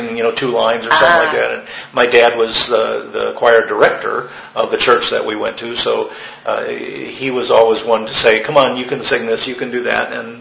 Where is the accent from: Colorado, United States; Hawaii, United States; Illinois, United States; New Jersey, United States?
Illinois, United States; I grew up in Illinois, by the way, and we had a really large high school there